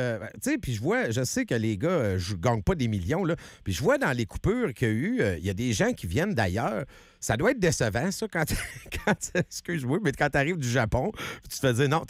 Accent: Quebec, Canada; Nous, moi, je viens du centre du Québec. À chaque année, on montait.

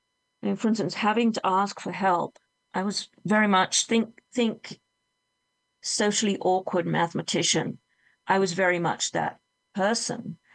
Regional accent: England, United Kingdom; I'm English. I get to say stuff like that. No one judges you. If you explain that you're English, unless they notice my accent.

